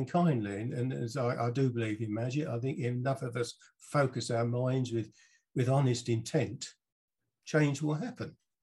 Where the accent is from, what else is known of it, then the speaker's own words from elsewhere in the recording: Harlow, East of England, United Kingdom; born there; I said, oh, I was born in Harlow.